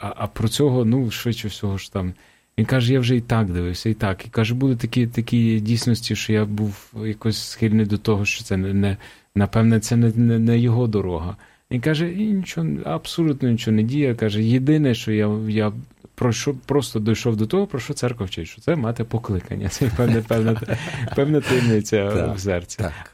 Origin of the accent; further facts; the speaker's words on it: Ternopil, Ternopil Oblast, Ukraine; born there; Я народився в Тернополі.